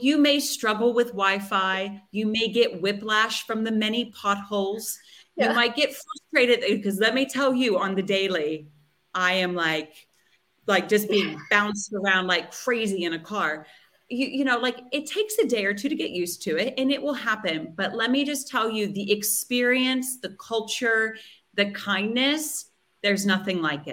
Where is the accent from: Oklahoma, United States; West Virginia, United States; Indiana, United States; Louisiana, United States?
West Virginia, United States; I'm actually originally not too far. I'm from West Virginia originally.